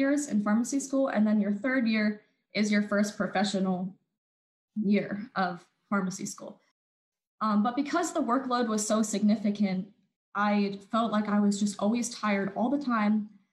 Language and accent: English; Hamburg, Pennsylvania, United States; So I was born and raised in Hamburg, Pennsylvania.